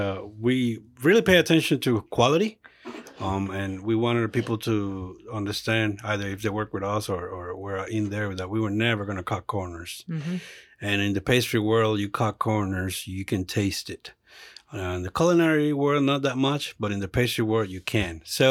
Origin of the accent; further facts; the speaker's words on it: Puerto Rico; now in Tampa, United States; we're both from Puerto Rico, but we actually met here in Tampa.